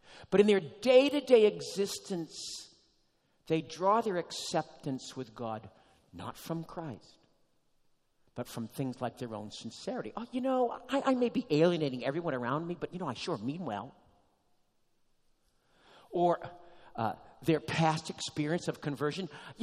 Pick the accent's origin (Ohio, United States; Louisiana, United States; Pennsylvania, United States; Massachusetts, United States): Massachusetts, United States; He lived up in Massachusetts. I'm from Massachusetts.